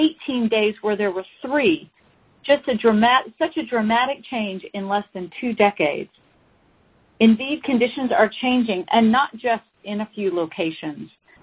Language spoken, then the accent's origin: English; Texas, United States; In my home state of Texas